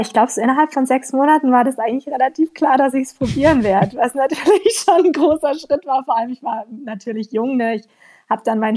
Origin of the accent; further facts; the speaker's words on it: Bavaria, Germany; Ich komme ja auch aus dem Allgäu, ganz unten.